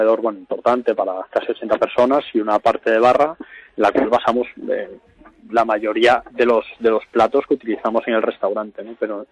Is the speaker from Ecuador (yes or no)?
no; A Coruña, Galicia, Spain; Y no quería volver a Coruña, siendo coruñés, porque al final mi familia ya no estaba en Coruña